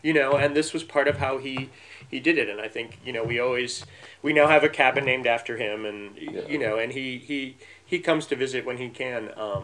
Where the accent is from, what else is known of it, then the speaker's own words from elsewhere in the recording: Midwest, United States; now in Chicago, United States; I grew up in the Midwest and then, you know, was living in Chicago when I first went to camp.